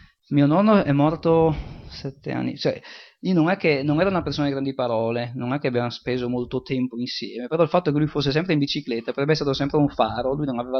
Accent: Friuli-Venezia Giulia, Italy; also born or lived in Switzerland; io sono nato in Svizzera, poi siamo tornati, siamo andati a vivere nei paesi della pianura friulana, insomma, era un paese abbastanza povero negli anni 60

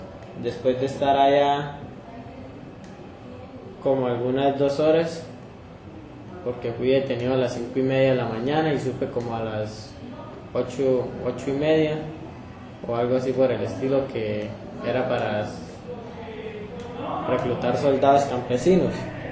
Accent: Saravena, Arauca, Colombia; soy del municipio de Saravena, jurisdicción de Arauca.

